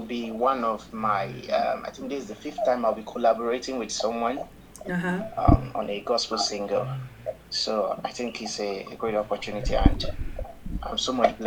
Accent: Nigeria; I'm from Nigeria.

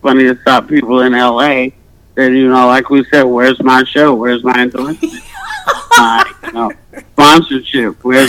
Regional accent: Arkansas, United States; born there; Because I was born in Arkansas.

